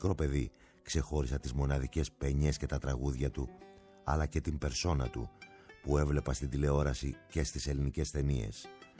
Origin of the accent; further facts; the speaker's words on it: Athens, Attica, Greece; Μεγάλωσα στο Παγκράτη, κοντά στην πλατεία Προσκόπων